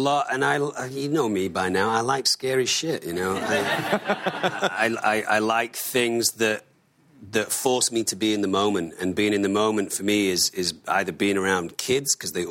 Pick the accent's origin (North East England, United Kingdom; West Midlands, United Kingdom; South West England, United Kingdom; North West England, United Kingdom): North West England, United Kingdom; Manchester; And I mean, I'm from Manchester.